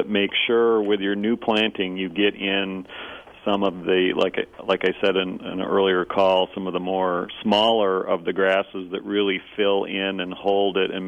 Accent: Iowa, United States; I had it native in my Missouri garden, and obviously native in where I grew up in Iowa

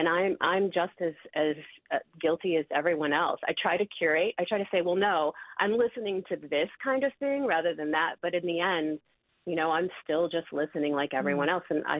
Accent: Ohio, United States; I grew up in Ohio in an area where I was exposed very little to any kind of Hmong community.

